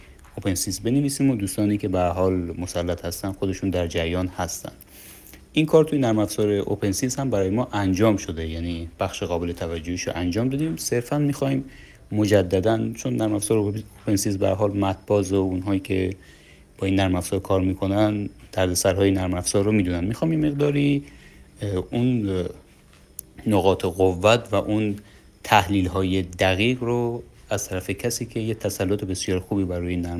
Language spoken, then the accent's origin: Persian; Mazandaran, Iran; ما یه پروژه پایان نامه برای مقطع فوق لیسانس داریم تو دانشگاه صنعتیمون در بابل، اهل مازندران هستیم.